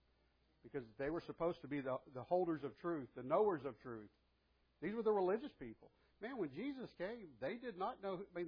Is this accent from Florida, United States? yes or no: yes; Florida, United States; also born or lived in Georgia; And I was born and raised in North Florida, South Georgia, right there across the border. Just to give you a picture. So when I tell people I'm from Florida, they think, Disney World and South Florida.